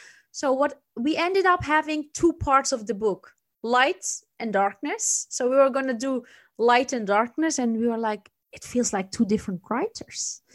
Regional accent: Netherlands; my multicultural background, because my parents are Turkish. I was raised in the Netherlands. I traveled and I lived in different countries

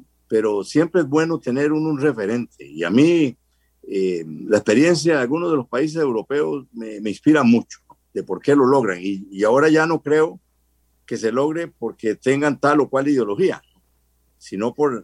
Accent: Costa Rica; Y Costa Rica tiene democracia y tiene paz porque así somos los ticos

